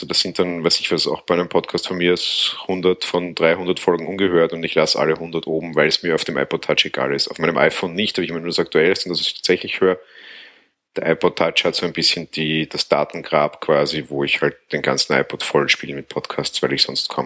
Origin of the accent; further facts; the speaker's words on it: Austria; gerade als Österreicher muss ich mich sonst auch auf Premium Reseller verlassen.